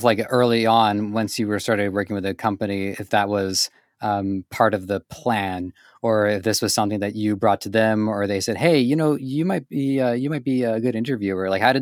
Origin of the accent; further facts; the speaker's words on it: Canada; because I'm born and raised in Canada, and my running joke is that Canada is basically the United States wearing a helmet.